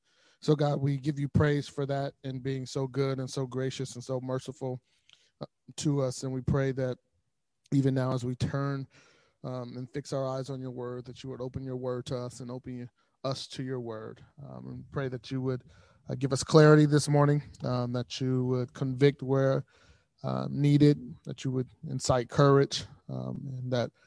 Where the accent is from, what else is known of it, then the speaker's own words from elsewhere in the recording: Los Angeles, California, United States; the church I grew up in South Central Los Angeles my entire life.